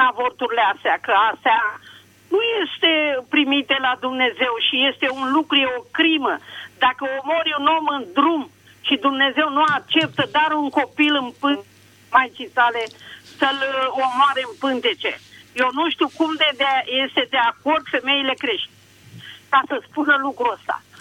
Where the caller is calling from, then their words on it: Niculești, Romania; Vă sunt din Niculești.